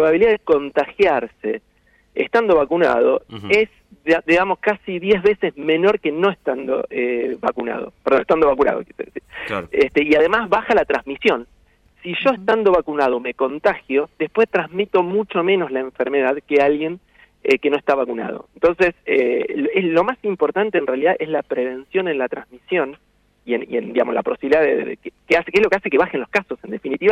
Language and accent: Spanish; Santa Fe, Argentina; Entonces, yo soy de Santa Fe, sé que hace calor, pero igual disfruto un montón.